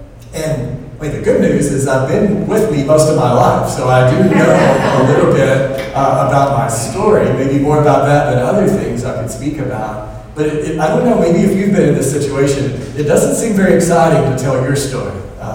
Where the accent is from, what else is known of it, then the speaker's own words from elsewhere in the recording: Arkansas, United States; also born or lived in Mississippi / California; We grew up in Arkansas, North Arkansas, and that's important, you'll understand, because we moved to South Mississippi on the coast